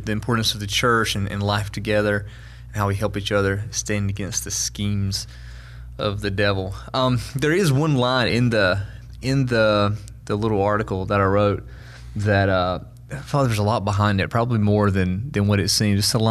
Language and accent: English; the South, United States; No, actually, believe it or not, I am from the South.